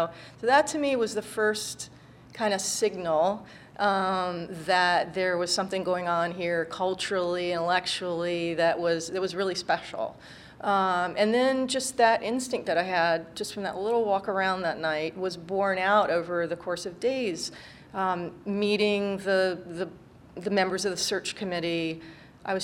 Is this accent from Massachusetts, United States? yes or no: no; North Carolina, United States; now in Miami Beach, United States; I grew up in North Carolina, so, you know, these many years that I've been living in Miami Beach, which has its very distinct charms, I really miss seasons.